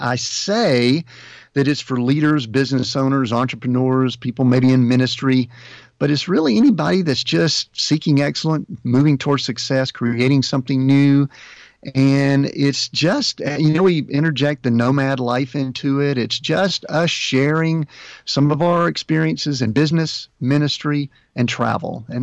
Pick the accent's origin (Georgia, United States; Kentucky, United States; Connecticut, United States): Georgia, United States; Atlanta; But we grew up in Georgia. We're both from the Atlanta metro area.